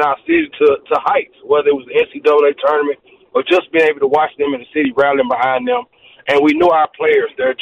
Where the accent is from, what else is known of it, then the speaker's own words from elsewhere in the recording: Memphis, Tennessee, United States; Memphis, growing up in Memphis has been mostly a basketball town with the University of Memphis.